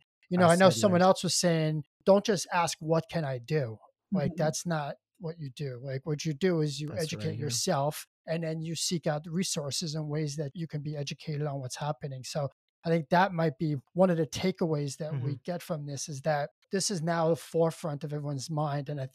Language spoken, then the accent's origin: English; New York, United States; like when I was growing up in New York.